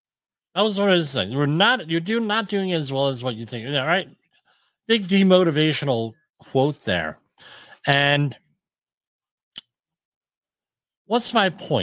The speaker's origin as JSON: {"language": "English", "region": "New Jersey", "country": "United States", "said": "I say, well, hey, I'm from New Jersey, it's tinnitus."}